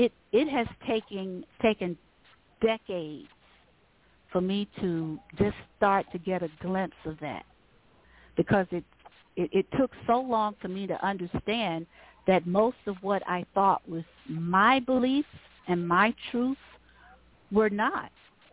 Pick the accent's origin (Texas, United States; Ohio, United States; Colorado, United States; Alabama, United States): Alabama, United States; Selma; I didn't know anything about meditation when I was growing up in Selma or most of my adult life.